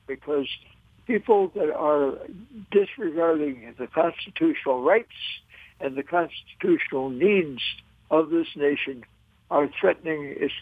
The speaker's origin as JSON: {"language": "English", "country": "United States", "said": "I'm an American. 90 years ago, I hit the jackpot. And I became a free American in a free United States."}